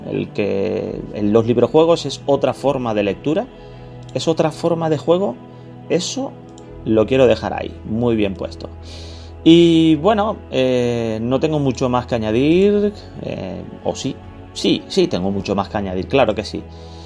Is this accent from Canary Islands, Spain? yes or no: yes; Canary Islands, Spain; Seguimos con el problema técnico de que soy canario. Sí, señor.